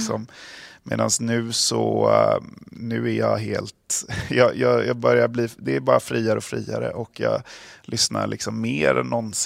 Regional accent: Gothenburg, Västra Götaland County, Sweden; Även om man också har huset visst agg mot Way Out West som göteborgare.

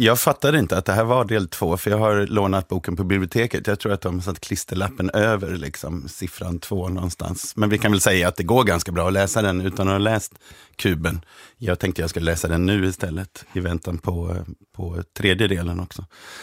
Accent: Skåne, Sweden; Ja, jag är från Skåne

